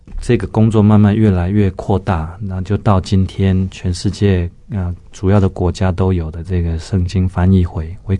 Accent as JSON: {"language": "Chinese", "region": "Taoyuan", "country": "Taiwan", "tie": "born or raised there", "said": "我生长在桃园的一个乡下。我父亲是农夫，从小我是在这样的环境长大的，那是很传统的闽南人的家庭。"}